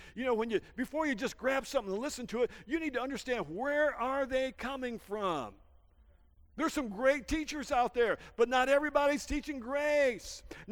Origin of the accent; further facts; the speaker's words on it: St. Joseph, Michigan, United States; I grew up in Michigan. Right on the shores of St. Joe. If you've never been up to St. Joe, go up there. It's a beautiful little town, one of the prettiest towns in Michigan.